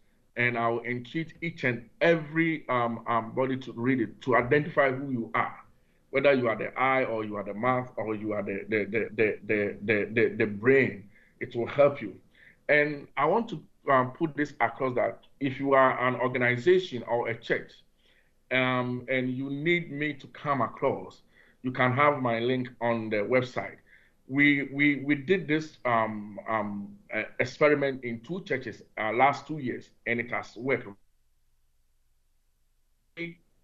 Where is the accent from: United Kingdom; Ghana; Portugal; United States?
Ghana; I am a pastor myself, and I come from Ghana. And as you know, Ghana is a third world country